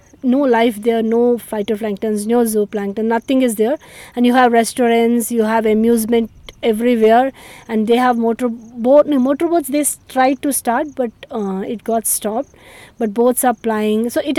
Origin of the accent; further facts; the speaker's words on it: Bhopal, Madhya Pradesh, India; So I am born and brought up in Bhopal, that's in Madhya Pradesh.